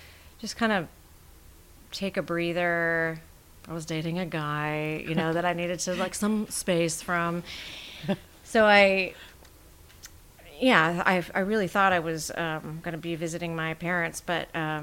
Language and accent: English; Eugene, Oregon, United States; And I was born and raised in Eugene. It's a wonderful place to grow up, right?